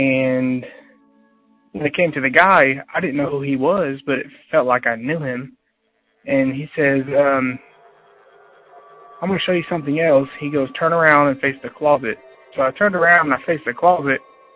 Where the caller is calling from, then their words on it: Indiana, United States; I'm from Indiana.